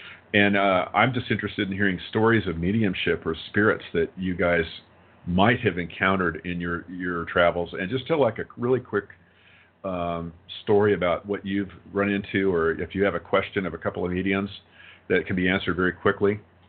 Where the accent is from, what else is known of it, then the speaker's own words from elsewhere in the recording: Scotland, United Kingdom; because I'm a Scottish guy, you know, and I'm a guy.